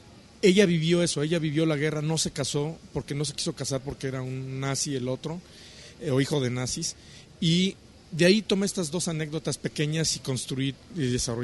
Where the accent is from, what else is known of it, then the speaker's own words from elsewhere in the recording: Mexico; moved away as an adult; also born or lived in Los Angeles, United States; now in Germany; aunque soy mexicano, no vivo en México desde hace 18 años, porque antes viví 4 en Los Ángeles, o sea que ya llevo 18 años de no vivir permanentemente en México.